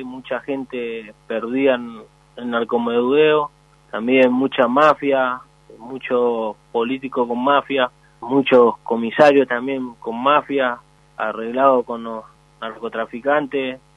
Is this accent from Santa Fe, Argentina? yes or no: yes; Rosario, Santa Fe, Argentina; tengo 23 años, vengo de la ciudad de Rosario.